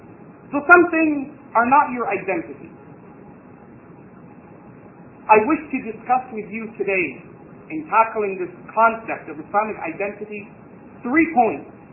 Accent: Toronto, Ontario, Canada; as a Muslim who was born and raised in Toronto, in Canada

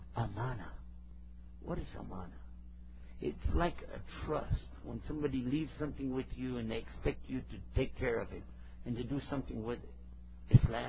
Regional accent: Texas, United States

